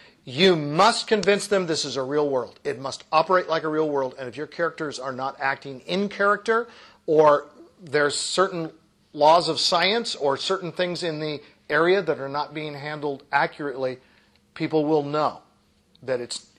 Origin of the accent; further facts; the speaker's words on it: Oregon, United States; I'm born and raised in Oregon